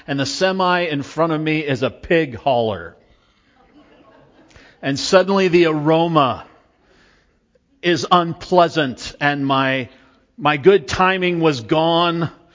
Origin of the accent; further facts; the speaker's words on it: West Coast, United States; So I grew up on the West Coast, literally on the coast. My house was within 10 minutes of the Pacific Ocean.